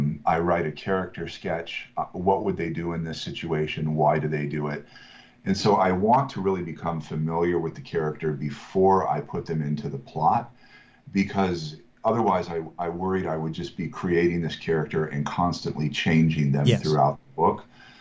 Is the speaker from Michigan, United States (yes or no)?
no; Kansas, United States; I'm from Kansas, and I currently live here again, as you mentioned.